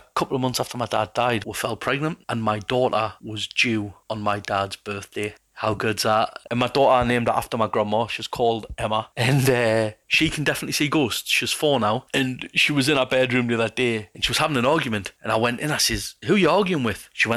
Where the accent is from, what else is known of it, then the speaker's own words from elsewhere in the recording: Newcastle, North East England, United Kingdom; I'm from Newcastle, England.